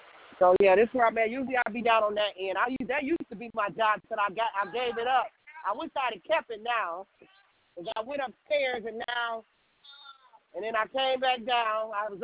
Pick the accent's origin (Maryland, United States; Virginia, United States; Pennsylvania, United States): Virginia, United States; Cleveland; I came from Cleveland, Virginia.